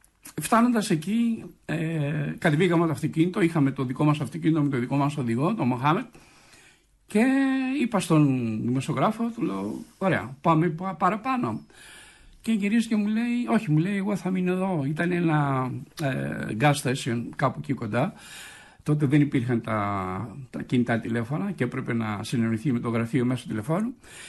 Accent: Greece; και εκεί το διαβατήριο με βοήθησε πάρα πολύ, σαν Έλληνας.

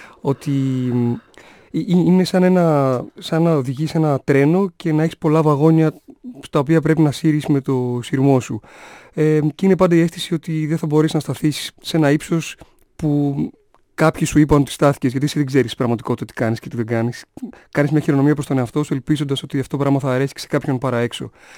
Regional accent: Velvendos, Western Macedonia, Greece; moved away as an adult; Το Βελβενδό είναι 30 χιλιόμετρα από την Κοζάνη, είναι στην όχθη του Αλιάκουνα, της λίμνης πια απολυφή του. Και να είναι ένας τόπος που είναι μια αγροτική κομμόπολη, ένα μεγάλο χωριό στην πραγματικότητα, και έχουμε πάρα πολλά και πολύ καλά ροδάκινα.

